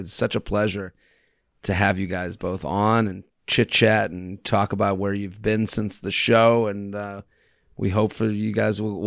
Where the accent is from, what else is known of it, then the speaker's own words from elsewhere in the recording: Needham, Massachusetts, United States; I'm from Needham. Went to Needham High.